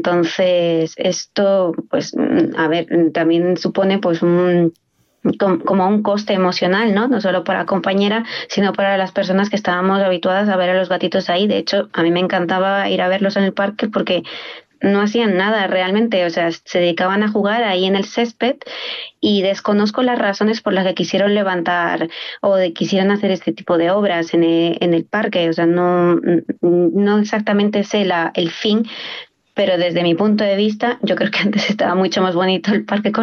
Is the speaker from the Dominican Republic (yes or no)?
no; Peru; al menos en mi país, que eso yo vengo de Perú, se utilizaba para cuidar la casa.